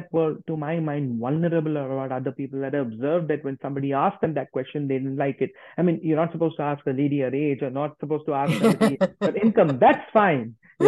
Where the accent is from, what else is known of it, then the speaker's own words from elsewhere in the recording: India; I was raised in India. My parents were spiritual.